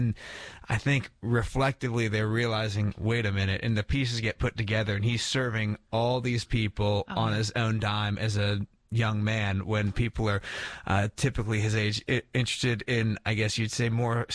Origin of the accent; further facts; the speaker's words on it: the South, United States; Hey, I get a pass. I'm from the South, so, okay.